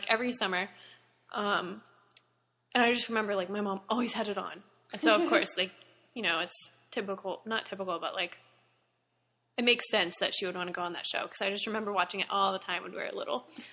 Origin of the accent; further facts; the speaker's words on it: Florida, United States; I'm from Florida, I'm a student at UF, whatever.